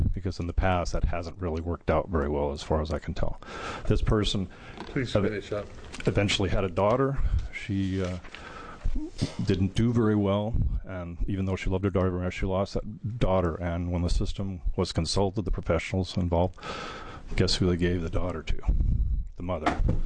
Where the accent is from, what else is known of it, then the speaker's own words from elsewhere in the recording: Eugene, Oregon, United States; I'm from the Eugene Springfield area.